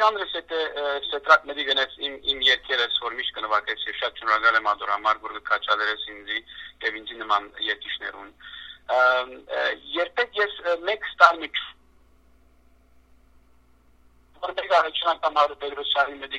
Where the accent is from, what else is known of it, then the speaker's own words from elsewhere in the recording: Lebanon; also born or lived in Aleppo, Syria; now in Canada; ես Հալեբի մեջ ծնած եմ, ուրեմն եւ Հալեբ եւ Եկլիփանան փոխադրված ընտանիքով, իսկ դրոցս ուրեմն հաջախազ եմ Լիփանանի դպրոցներու մեջ եւ ավարտած, իսկ 55-ին ուրեմն ընտանիքով Կանադա փոխադրվեցանք